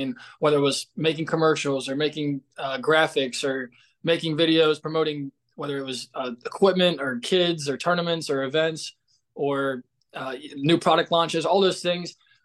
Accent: Cincinnati, Ohio, United States; So I grew up in Cincinnati, Ohio. Grew up in a tennis family.

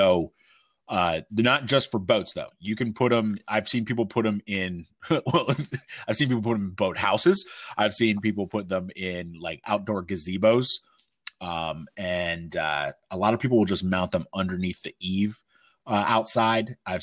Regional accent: Pennsylvania, United States; Yeah, dude, that's where we're from. We're both from Pennsylvania.

